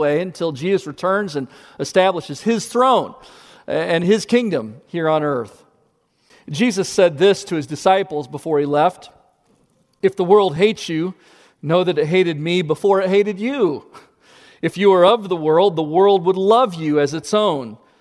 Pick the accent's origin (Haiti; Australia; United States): United States; Midwest; I grew up in the Midwest, hadn't traveled much, hadn't even heard of a date shake.